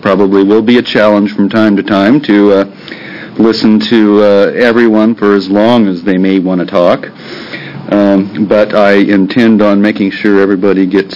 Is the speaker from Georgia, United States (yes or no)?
no; Eugene, Oregon, United States; I'm from District 8, which is Eugene